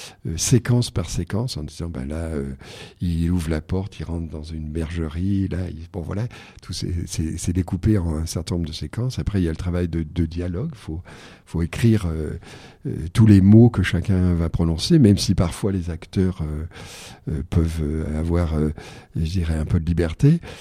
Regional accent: Algiers, Algiers Province, Algeria; Moi, ça me rappelait mon enfance à Alger

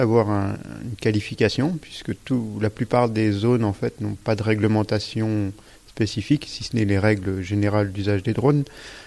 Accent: Réunion, France; now in Digne-les-Bains, France; J'habite sur Digne depuis 2005, à peu près. Et je suis originaire de La Réunion

